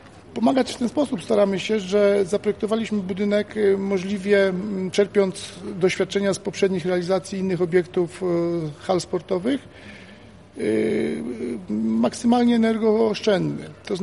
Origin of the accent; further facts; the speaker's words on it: Piotrków Trybunalski, Łódź Voivodeship, Poland; now in Łódź, Poland; mieszkam od 20 lat i pracuję w Łodzi, natomiast urodziłem się i pochodzę z Piotrkowa.